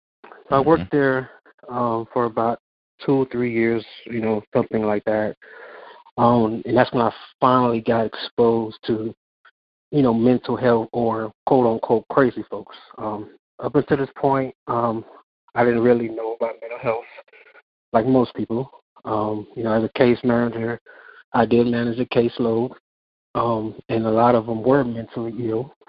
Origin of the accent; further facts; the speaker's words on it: Miami, Florida, United States; I'm from Miami. I kind of grew up around rough neighborhoods and with the rough guys.